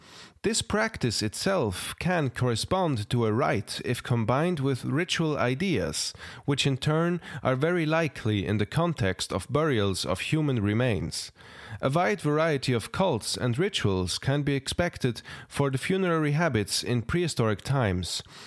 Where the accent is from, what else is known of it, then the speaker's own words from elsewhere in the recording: Switzerland; I'm from Switzerland and I studied prehistoric archaeology.